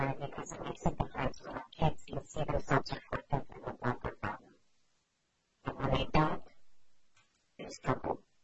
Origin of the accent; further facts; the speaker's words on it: Alaska, United States; we're from Alaska, we're indigenous to Alaska, this is going to be an easy transition back to Alaska.